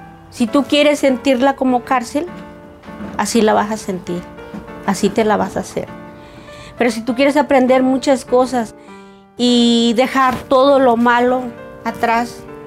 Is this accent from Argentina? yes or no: no; Hacienda Vieja, Guerrero, Mexico; Nací en Hacienda Vieja, municipio de Tlacotepec, Guerrero, lugar montañoso, casi selvático. Abunda una gran variedad de árboles frutales, mangos, guamúcheles, naranjas, guanábanas, un lugar rico en vegetación.